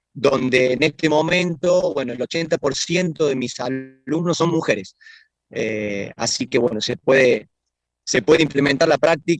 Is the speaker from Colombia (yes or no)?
no; Córdoba, Argentina; now in Madrid, Spain; soy bastante cordobés. Bueno, hace 15 años que estoy en Madrid, pero que no, argentino.